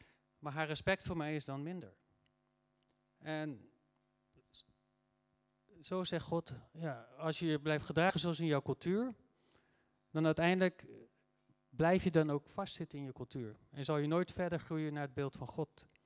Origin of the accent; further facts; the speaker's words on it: Netherlands; Ik zeg, Heer, spijt me, ik ben Nederlander.